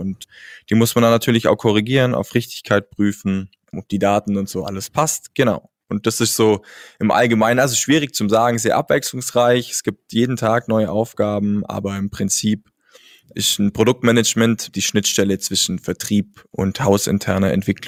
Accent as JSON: {"language": "German", "region": "Bavaria", "country": "Germany", "said": "Als Allgäuer geht man ja doch sehr gern raus."}